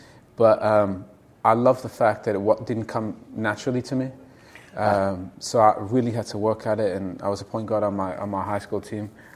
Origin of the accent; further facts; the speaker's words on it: Canada; So for me, I was lucky growing up in Canada.